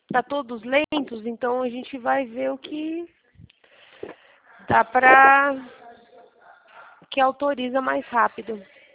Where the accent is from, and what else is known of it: Sorocaba, São Paulo, Brazil